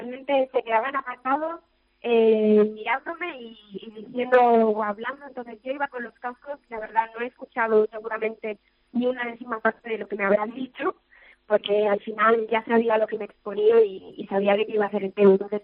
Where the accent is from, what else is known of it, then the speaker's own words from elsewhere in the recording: Sant Boi de Llobregat, Catalonia, Spain; Yo soy de San Boi. San Boi de Llobregat es una ciudad acá al lado de Barcelona